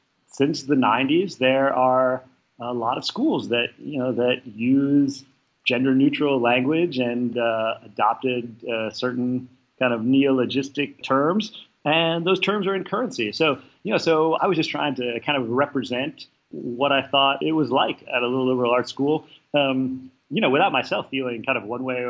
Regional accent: Wisconsin, United States; I grew up in Wisconsin, and as you say, I went to Harvard

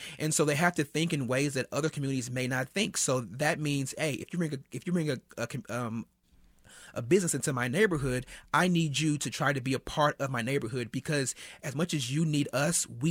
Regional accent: Cleveland, Ohio, United States; the gas station near where I grew up on 45th in Cleveland.

